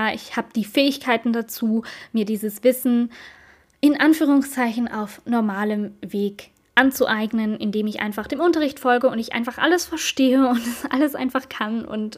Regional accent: Switzerland; bei uns in der Schweiz heißt die Grundschule Primarstufe

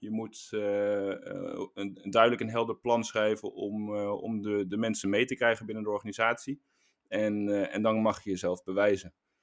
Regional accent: Waalwijk, North Brabant, Netherlands; En ik ben opgegroeid in Waalwijk.

